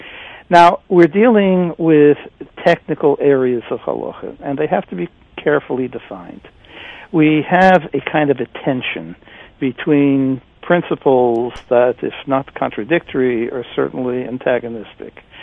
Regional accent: United States; I'm an American.

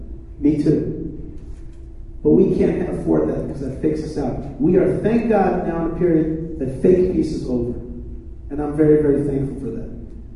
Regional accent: United States; now in Israel; though I am American and proud of it and thankful for this country and many of the gifts that it gave our people and certainly my family, I am a Zionist and I live in Israel

